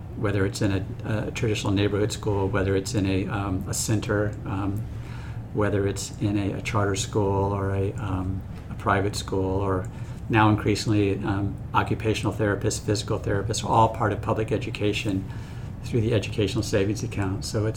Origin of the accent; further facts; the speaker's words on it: Florida, United States; when I think back just to my experience as a kid growing up, where I attended segregated schools growing up in Pinellas.